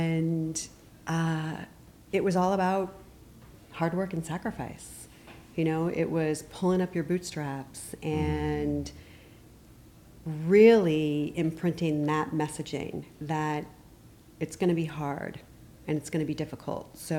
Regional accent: Connecticut, United States; Yeah, I grew up in Connecticut.

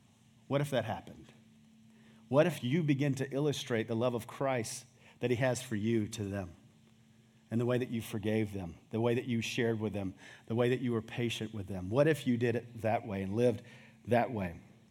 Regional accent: Clearwater, South Carolina, United States; So I grew up in First Baptist Church, Clearwater, South Carolina.

